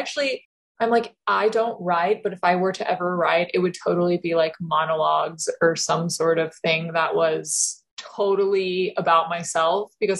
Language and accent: English; the South, United States; we do have a different perspective on things growing up in the South